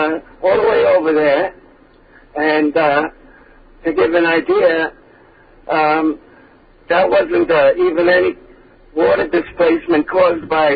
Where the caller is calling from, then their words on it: Wading River, New York, United States; I'm calling from Wading River.